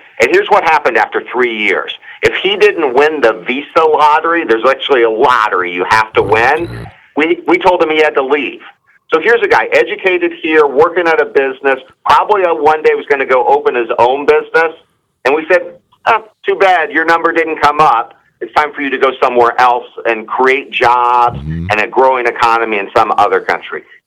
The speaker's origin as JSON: {"language": "English", "region": "Oklahoma", "country": "United States", "tie": "born or raised there", "said": "My home state of Oklahoma can't do it on its own."}